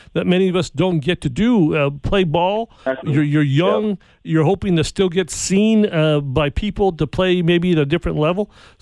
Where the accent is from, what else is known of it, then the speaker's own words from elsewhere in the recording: Santa Fe, New Mexico, United States; I grew up in Santa Fe, New Mexico, and actually have a friend or two playing up there and in the league.